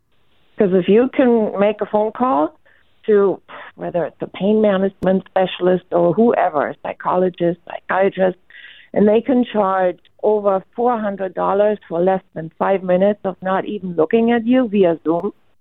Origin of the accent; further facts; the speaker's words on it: Germany; now in United States; I grew up in Germany. It's very different in Europe.